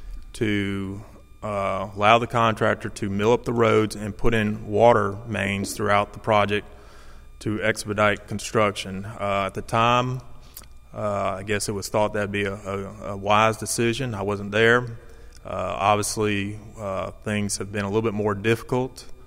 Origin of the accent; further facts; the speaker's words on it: Gulfport, Mississippi, United States; Well, I grew up here on the Gulf Coast. Father was a CB out at the Navy base. I grew up in Gulfport